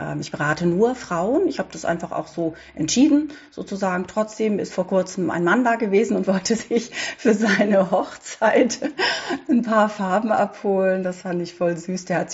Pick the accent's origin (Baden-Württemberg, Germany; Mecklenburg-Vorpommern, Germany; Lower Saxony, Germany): Baden-Württemberg, Germany; ich komme auf jeden Fall aus, oder manchmal, wenn ich es so nicht Schwarzwald sage, dann sage ich, ich komme aus Südbaden.